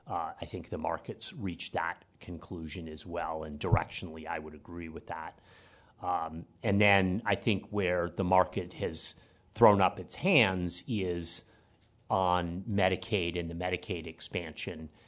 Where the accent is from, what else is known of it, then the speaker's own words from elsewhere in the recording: New York, United States; the New York State individual market when, I say we because I'm a New Yorker